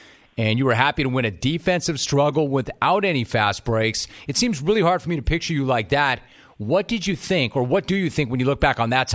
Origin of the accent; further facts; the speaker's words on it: Los Angeles, California, United States; Paul, I grew up in Los Angeles, and I used to talk to Scott Osler.